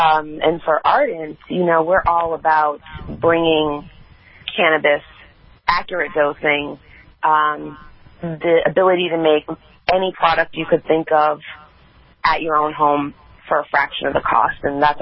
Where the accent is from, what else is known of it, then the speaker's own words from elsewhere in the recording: Boston, Massachusetts, United States; and I'm from Boston, and so Massachusetts has come very far in these last couple of years